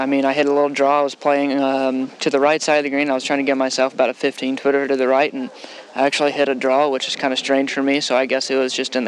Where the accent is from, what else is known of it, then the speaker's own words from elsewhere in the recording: Evansville, Indiana, United States; If it wasn't for the city of Evansville and the support I have back at home, this wouldn't be possible.